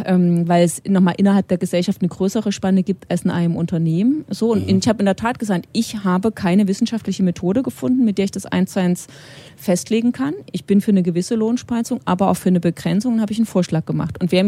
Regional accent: eastern Germany, Germany; ich komme ja aus dem Osten

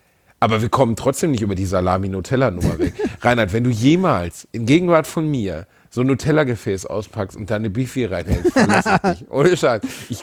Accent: Germany; sowas kaufen wir nicht, wir sind Deutsche.

